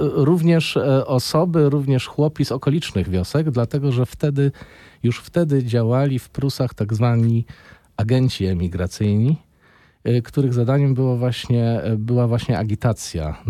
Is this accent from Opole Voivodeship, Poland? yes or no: yes; Strzelce Opolskie, Opole Voivodeship, Poland; Ja pochodzę w ogóle z Opolszczyzny. Urodziłem się, wychowałem w mieście Strzelce Opolskie.